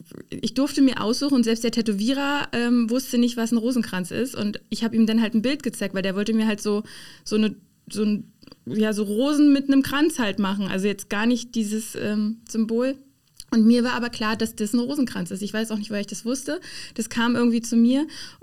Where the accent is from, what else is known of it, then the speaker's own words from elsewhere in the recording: Eisenhüttenstadt, Brandenburg, Germany; Also ich bin 1989, tatsächlich schon ziemlich alt, geboren in Eisenhüttenstadt und vor 5 Jahren auch in eine Zelle gezogen. Und ja, da wohnen wir jetzt, also quasi in der Nähe von Eisenhüttenstadt mit meinem Mann, meinen beiden Kindern und unserem Hund